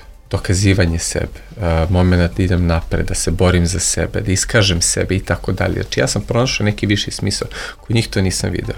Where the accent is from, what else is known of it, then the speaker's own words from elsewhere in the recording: Belgrade, Serbia; Ja sam bio momak sa Starog Sajmišta. Imao sam 21 godinu